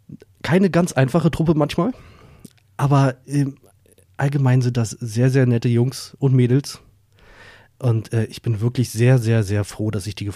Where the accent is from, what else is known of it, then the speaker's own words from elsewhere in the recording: Berlin, Germany; now in Lüneburg, Germany; Ich bin gebürtiger Berliner. Ich verrate jetzt mal, geboren in Wilmersdorf, ja. Aber auch nur geboren, danach aufgewachsen in Schöneberg. Und da auch 27 Jahre, 26 Jahre, irgendwie so, gelebt. Ja, also Wilmersdorf war nur so ein kurzer Ausrutscher.